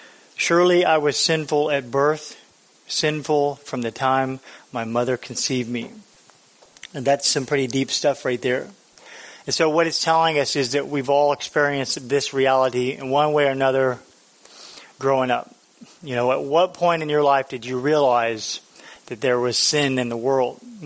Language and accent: English; Florida, United States; I'm from Florida, and even though I'm from Florida, I do know how to start a fire.